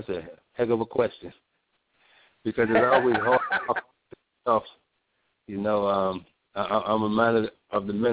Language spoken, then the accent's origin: English; St. Louis, Missouri, United States; moved away as an adult; now in Phoenix, United States; I'm originally from St. Louis, grew up St. Louis, East St. Louis, but now I'm here in Phoenix, Arizona. Been here for the last seven-plus years, and it's been an interesting journey.